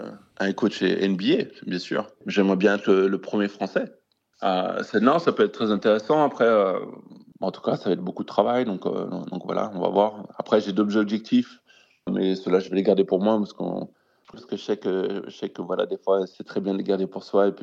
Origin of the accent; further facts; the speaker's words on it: Saint-Étienne, Auvergne-Rhône-Alpes, France; now in Washington, United States; Je fais partie d'une famille qu'on vient des Antilles et puis de Saint-Étienne. Donc voilà, c'était vraiment... je venais d'une petite ville.